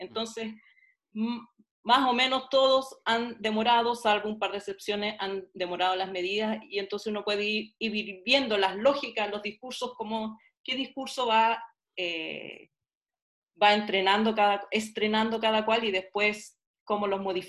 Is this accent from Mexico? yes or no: no; Chile; como soy chilena, por supuesto que también puse mucha atención a lo que pasaba con Chile